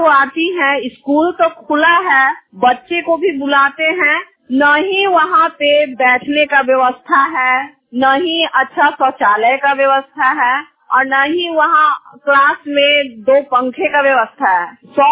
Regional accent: Hasilpur, Bihar, India; सारण जिला के हासिलपुर पंचायत की रहने वाली हूँ

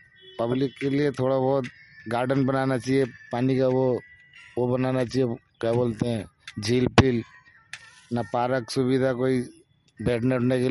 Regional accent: Bulandshahr, Uttar Pradesh, India; now in Delhi, India; हम तो रहने वाले थे, हम पीछे से बुलंदशहर के, यहाँ रहते हैं श्री राम कॉलोनी खजूरी में।

